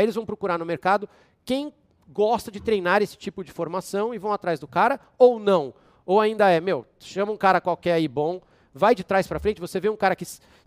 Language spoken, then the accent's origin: Portuguese; Nova Iguaçu, Rio de Janeiro, Brazil; born there; Eu nasci em Nova Iguaçu, galera.